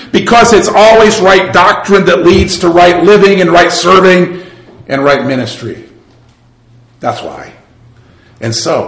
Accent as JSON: {"language": "English", "region": "Michigan", "country": "United States", "tie": "born or raised there", "said": "It happened all the time in the church I grew up in Michigan."}